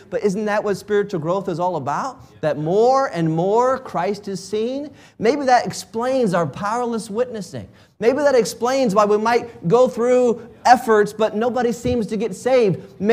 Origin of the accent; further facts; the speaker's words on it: United States; Now, I like independence. I'm an American. I like being independent.